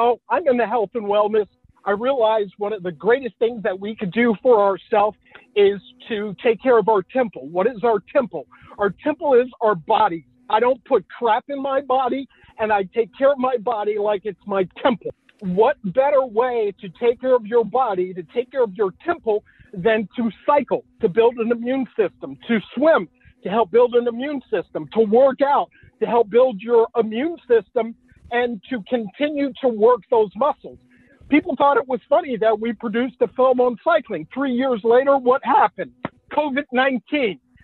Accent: St. Augustine, Florida, United States; My hometown of St. Augustine was established in 1565. My family has been in America for over 400 years.

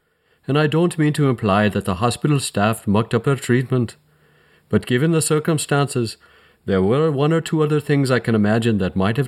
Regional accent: Dublin, Leinster, Ireland; I'm direct from Dublin, as I think I've told you.

